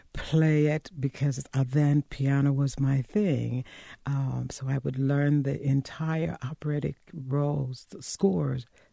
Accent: Macon, North Carolina, United States; also born or lived in Guilford County; We grew up in Warren County, in the northeast, just 7 miles short of the Virginia line, in a little hamlet called Macon.

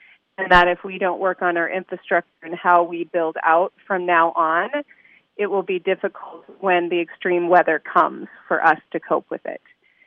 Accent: Stacy, Minnesota, United States; also born or lived in Norway / Orange County, California; So I was raised between Stacy, Minnesota, living on Fawn Lake, and then Orange County, California, where my mom stayed after the divorce.

